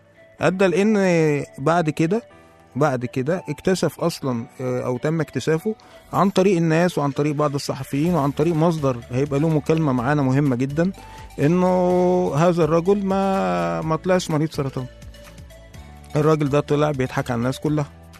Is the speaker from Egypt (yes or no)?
yes; Egypt; ظهر طبعا عندنا في مصر شاب اسمه محمد قمصان.